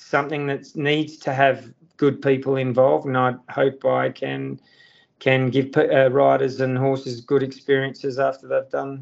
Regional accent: Perth, Western Australia, Australia; Well, I grew up in Perth, Western Australia.

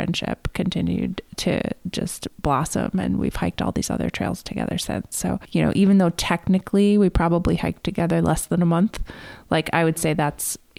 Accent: New York, United States; And I was like, Ithaca, we're from New York.

